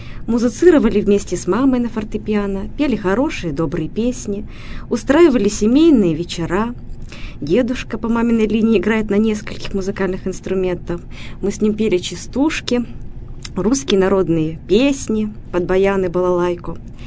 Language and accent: Russian; Berezniki, Perm Krai, Russia; born there; Родилась я в Пермском крае, в городе Березники, который исследователи справедливо называют городом белых берез.